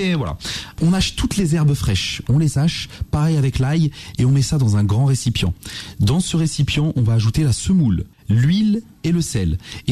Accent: Kabylie, Algeria; Moi, vous le savez, je suis originaire d'Algérie et plus précisément de Kabylie, de mes deux parents qui sont à Béjaïa. On dit bougie. Moi, je dis le Béjaïa, effectivement.

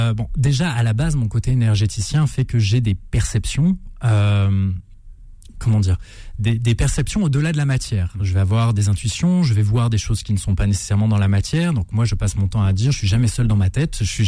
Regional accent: Côte d’Ivoire; Oui, j'ai vécu là-bas. J'ai passé toute ma petite enfance là-bas.

